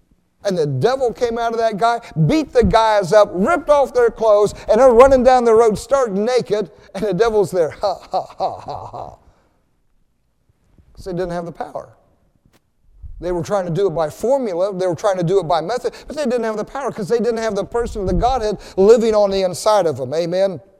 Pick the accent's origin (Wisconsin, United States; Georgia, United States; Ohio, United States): Ohio, United States; I mean, when I grew up in Oklahoma, or no, it was Ohio, we had a basement.